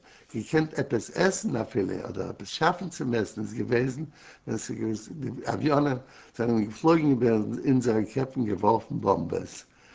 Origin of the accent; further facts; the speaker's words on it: Warsaw, Masovian Voivodeship, Poland; born there; German is a second language; Nein, geboren bin ich in Warsche. Geboren bin ich in Warsche, bin geboren in der historischen Date, dem 11. November 1918.